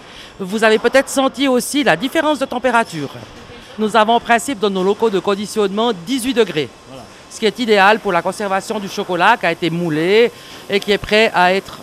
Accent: Courtébert, Bern, Switzerland; Je viens de Courtébert, exactement.

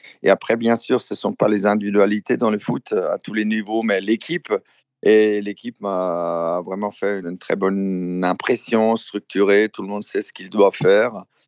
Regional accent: Germany; French is a second language; Moi, je suis allemand, j'ai vu ça en Allemagne

